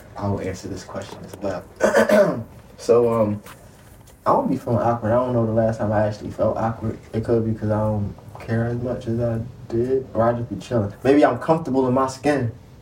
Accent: New York, United States; I'm from New York.

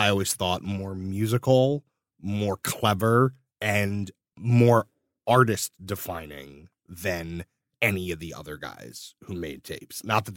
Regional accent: New York, United States; Like hearing … especially growing up on New York radio, you got very acclimated to like … rapping on every song

